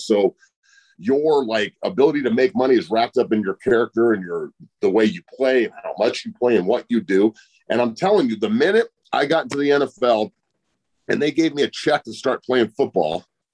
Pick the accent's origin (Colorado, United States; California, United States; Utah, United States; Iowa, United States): Colorado, United States; Boulder; I'm from Boulder too.